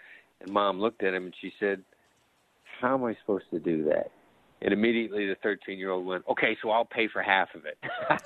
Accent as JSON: {"language": "English", "town": "Mount Pleasant", "region": "Iowa", "country": "United States", "tie": "born or raised there", "said": "Well, I learned a lot growing up in Mount Pleasant. I can tell you that. I learned an awful lot from my Iowa upbringing."}